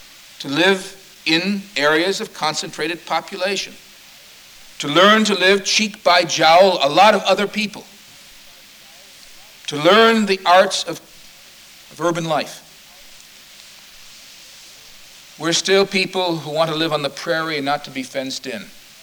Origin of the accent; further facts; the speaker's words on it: Cleveland, Ohio, United States; discovered I was from Cleveland